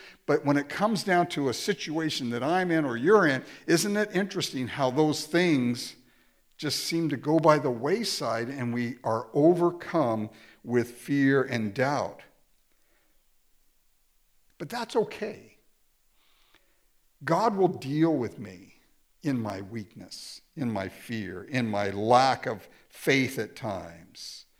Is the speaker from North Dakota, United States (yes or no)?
no; Inglewood, California, United States; also born or lived in Japan; I grew up in Japan for the first 6 years of my life, and then I grew up in Inglewood, California.